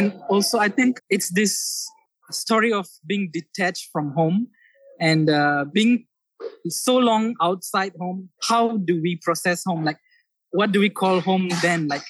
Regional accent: Malaysia; I'm from Malaysia, which is really close to Philippines

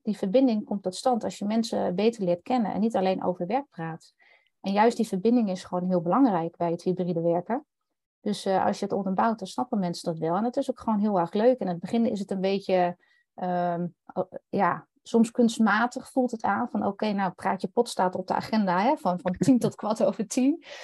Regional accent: Overijssel, Netherlands; Nou ja, ik kom uit Twente, dat hoor je misschien ook wel.

